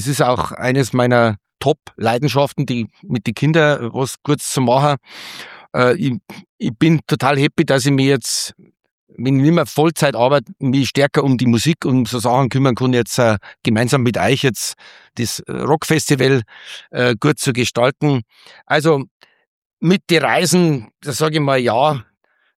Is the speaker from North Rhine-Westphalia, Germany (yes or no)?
no; Tegernsee, Bavaria, Germany; Ich bin ja am Tegernsee aufgewachsen